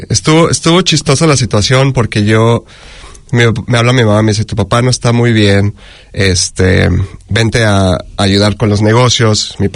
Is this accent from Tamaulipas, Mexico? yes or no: no; Mexico City, Mexico; also born or lived in Satélite / Chihuahua; estaba en la Ciudad de México y luego mis papás se fueron a Chihuahua.